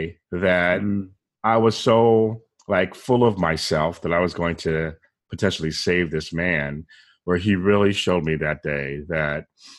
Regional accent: San Diego, California, United States; And then we connected because I'm from San Diego originally.

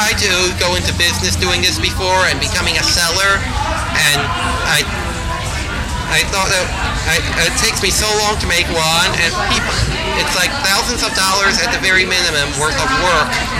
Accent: Baltimore, Maryland, United States; I'm from Baltimore.

